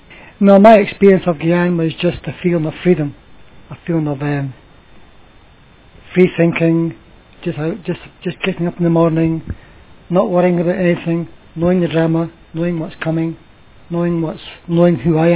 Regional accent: Edinburgh, Scotland, United Kingdom; now in London, United Kingdom; actually I live in London, but I'm actually Scottish. I'm actually born in Edinburgh, which is the capital of Scotland.

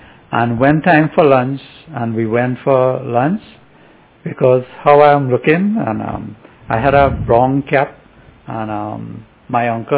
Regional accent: Trinidad & Tobago; born there; I was born in Trinidad. And although I'm looking Indian, I don't speak Hindi.

